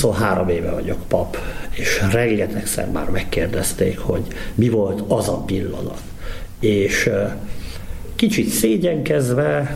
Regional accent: Szombathely, Vas, Hungary; born there; 1973-ban születtem Szombathelyen.

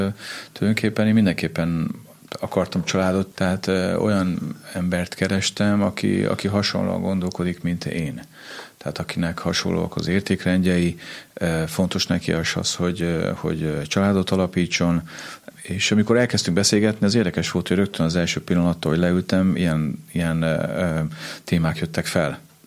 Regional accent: Bács-Kiskun, Hungary; Ugye mi nem vagyunk tőzsgyökeres Vas megyeiek, Bács-Kiskun megyéből származunk

